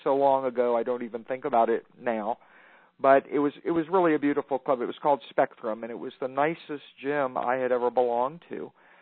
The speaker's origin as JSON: {"language": "English", "town": "Burbank", "region": "California", "country": "United States", "tie": "born there", "said": "I was born in Burbank, so that's in the San Fernando Valley, and for the for a period of time, about 14 years, I lived in an area called Chatsworth."}